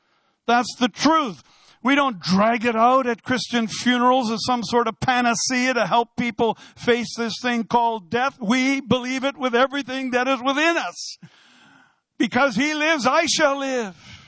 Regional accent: Ireland; As an Irishman, I won't hold that against him

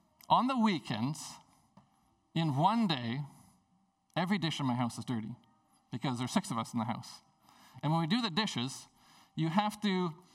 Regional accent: Prince Rupert, British Columbia, Canada; When I grew up in Prince Rupert, my grandparents had a cabin on Babine Lake.

